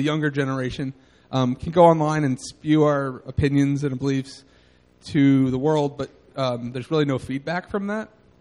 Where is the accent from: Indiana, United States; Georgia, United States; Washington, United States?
Indiana, United States; Eagle Creek; And I'm from Eagle Creek, Indy area.